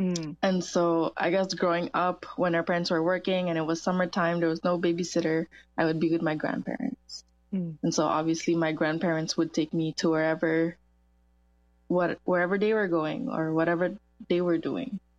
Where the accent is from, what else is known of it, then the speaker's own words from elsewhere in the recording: Côte d’Ivoire; I don't think I've ever felt bad about being Filipino. And I think a lot of that has to do with the fact that I grew up in Côte d'Ivoire, and I have like a good amount of family here